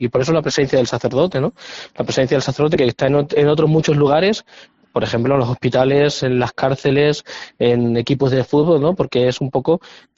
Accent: Herrera del Duque, Extremadura, Spain; el pueblo donde yo soy natural, Herrera del Duque, en Extremadura, pero diócesis de Toledo, es un pueblo muy aficionado a los toros

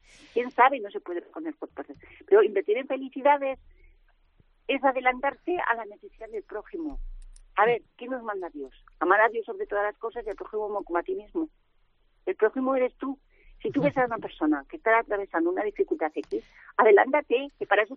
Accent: Ejea de los Caballeros, Aragon, Spain; Los tengo desde pequeñica porque me criaron mis padres, en Ejea de los Caballeros

